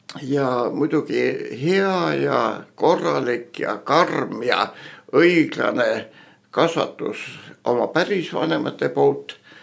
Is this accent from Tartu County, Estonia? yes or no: no; Tallinn, Harju County, Estonia; Nii sündisin Tallinnas. Olen tallinlane. Toonkuniga tänaval.